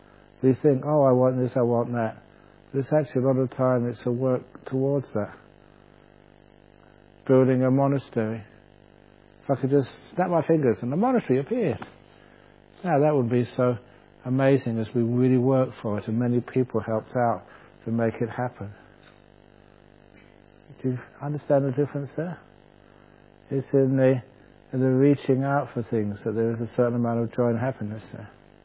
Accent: England, United Kingdom; I'm English. I want a sort of a nice room, not a sauna.

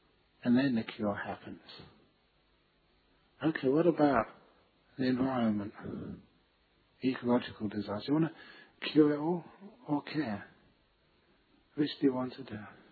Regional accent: London, United Kingdom; I still remember growing up in London, which was the center of two big world wars.

